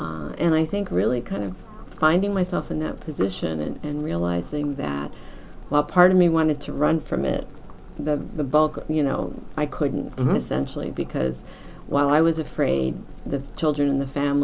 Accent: Philadelphia, Pennsylvania, United States; So I grew up in Philadelphia.

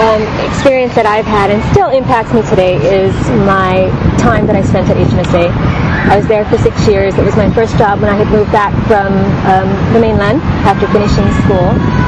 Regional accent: Honolulu, Hawaii, United States; And then I was raised in Nu'uanu, where my parents still live. Born and raised in Nu'uanu.

